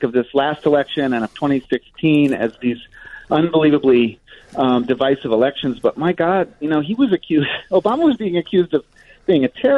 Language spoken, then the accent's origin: English; Ohio, United States; now in Chicago, United States; I did. I grew up in Ohio. I was the son of two writers. And I kind of realized when I graduated from Kent State University that I had to get to a bigger place than Cleveland or than Ohio to sort of make a writing career.